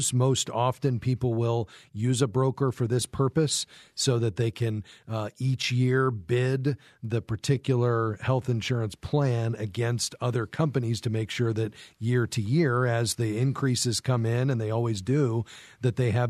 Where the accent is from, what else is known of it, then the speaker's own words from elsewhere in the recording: Fort Lauderdale, Florida, United States; I'm from Fort Lauderdale, so I know your neck of the woods well